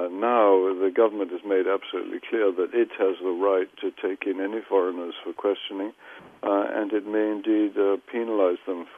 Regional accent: England, United Kingdom; moved away as an adult; now in United States; But I came to the States from England in 1959

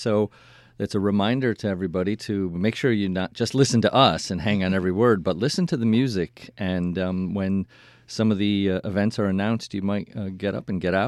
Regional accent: Saratoga Springs, New York, United States; I grew up in Saratoga, so I remember when that was a church.

